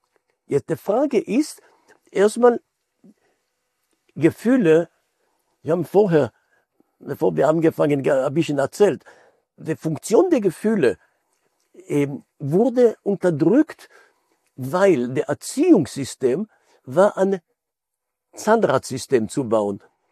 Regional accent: Israel; moved away; weil wir sind als Pioniergeneration in Israel anders aufgewachsen

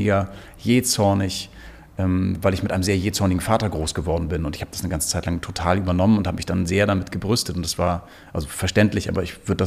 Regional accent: Hamburg, Germany; in Hamburg-Pöseldorf groß geworden

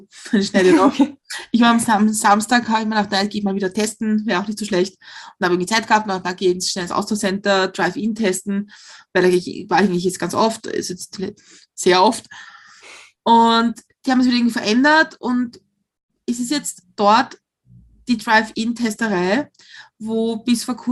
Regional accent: Austria; accent: Austrian; er findet unseren österreichischen Akzent sehr süß.

